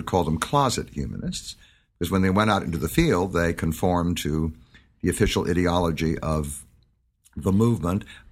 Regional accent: Detroit, Michigan, United States; born there; I was born in Detroit, Michigan, into a Jewish family that had a nominal affiliation with the conservative synagogue.

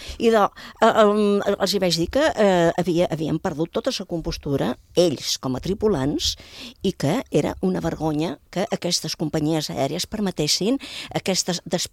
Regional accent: Ibiza, Balearic Islands, Spain; A Eivissa, dius, a Eivissa, som d'Eivissa, venc d'allí, vaig cap allí.

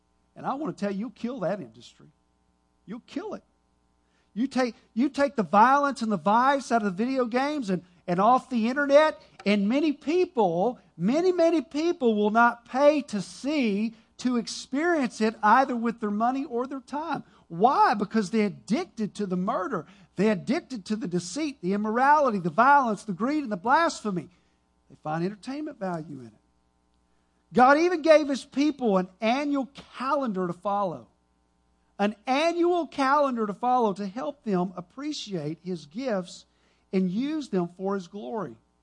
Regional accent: Texas, United States; I'm an American, a Texan, Southeast Texan, living in the Houston area.

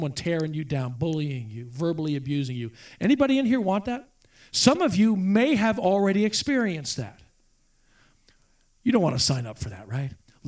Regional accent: United States; I am an American after all, and Americans are Christians.

